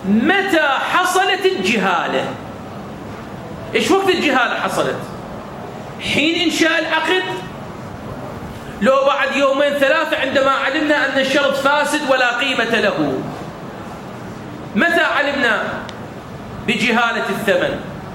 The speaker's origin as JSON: {"language": "Arabic", "country": "Iraq", "said": "فعلمت بأن ثمنه بهاي العملة شي يساوي عندنا بالعراق"}